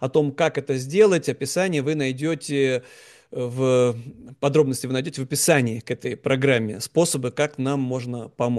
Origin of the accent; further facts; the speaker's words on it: Saint Petersburg, Russia; В 1944 году была снята окончательно блокада Ленинграда, моего родного города, в котором погиб 1 миллион мирных жителей от голода.